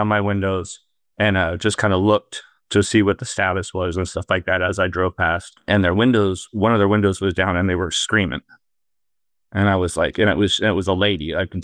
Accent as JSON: {"language": "English", "town": "Denver", "region": "Colorado", "country": "United States", "tie": "born or raised there", "said": "I grew up in Denver, so I think I have a pretty good idea of driving in the snow and stuff like that."}